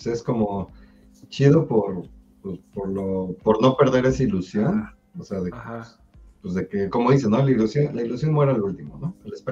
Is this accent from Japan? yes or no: yes; Japan; Siendo japonés, pues sí, es por, sí, leal y honor.